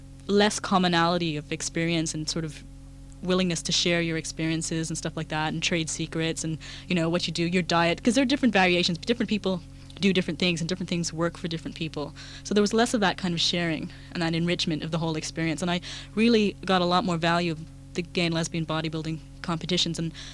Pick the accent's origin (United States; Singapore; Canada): Canada; Montreal, Quebec; born there; because I was born here in Montreal, and, you know, it's my town